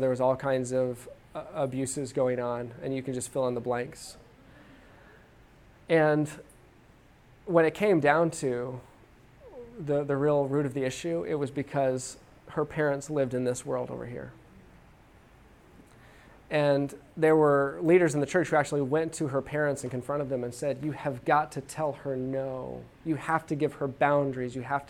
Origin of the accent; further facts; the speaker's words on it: Texas, United States; born there; And I said, but we're from Texas. I was born in Texas, you know.